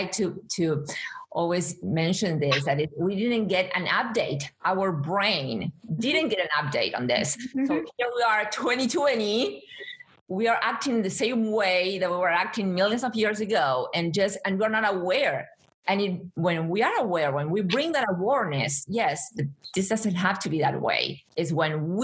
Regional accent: Argentina; English is a second language; I come from Argentina

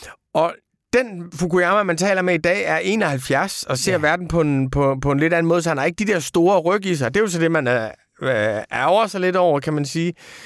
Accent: Aarhus, Central Denmark Region, Denmark; Så vi er aarhusianer, og du er også aarhusianer.

